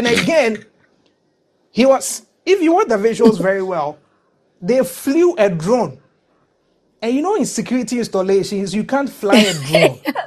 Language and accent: English; Ghana; You know, even as a Ghanaian, you can't film.